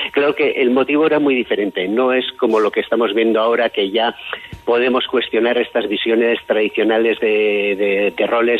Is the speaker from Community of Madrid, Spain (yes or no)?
no; Irún, Basque Country, Spain; además yo soy de Irún